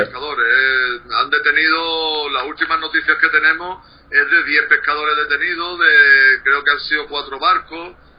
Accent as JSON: {"language": "Spanish", "region": "Andalusia", "country": "Spain", "said": "yo soy andaluz, este es mi gobierno autonómico"}